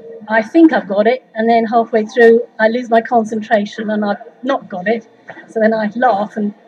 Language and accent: English; London, United Kingdom; also born or lived in Trowbridge; I've lived here for about 25 years. I used to live on the other side of Salisbury Plain in Trowbridge, but originally I come from London.